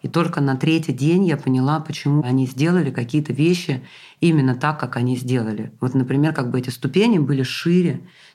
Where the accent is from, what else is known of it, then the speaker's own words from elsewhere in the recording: Saint Petersburg, Russia; я из Питера, и поэтому я еще в силу этого медленненькая такая.